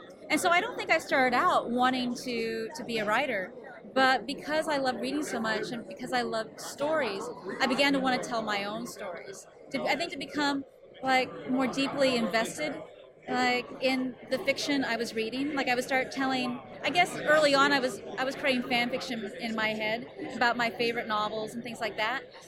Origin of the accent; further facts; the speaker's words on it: West Coast, United States; And, you know, I was from the West Coast, and I was like, oh, damn.